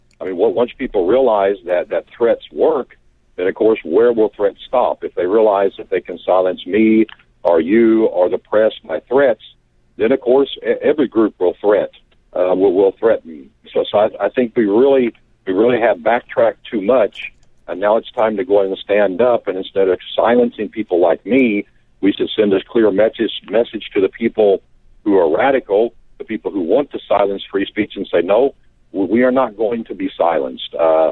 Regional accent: United States; As an American, then, of course, I believe in the rights of every religion.

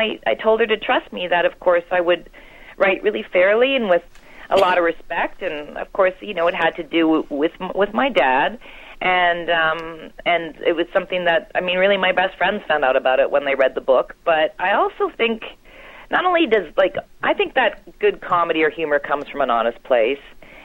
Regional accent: Canada; And I am Canadian

